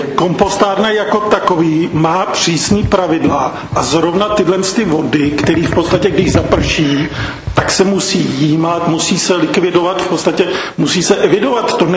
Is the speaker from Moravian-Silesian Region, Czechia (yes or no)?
no; Strakonice, South Bohemian Region, Czechia; No bydlel, nebojte se, já jsem tady od narození ve Strachonicích.